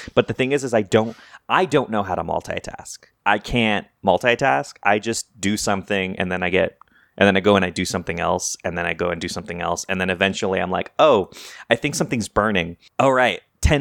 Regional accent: New Mexico, United States; I would try pecans first, but I'm from New Mexico, so that's like, you know.

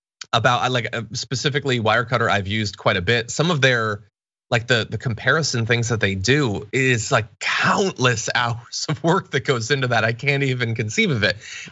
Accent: Connecticut, United States; I'm from Connecticut originally, so I understand your pain.

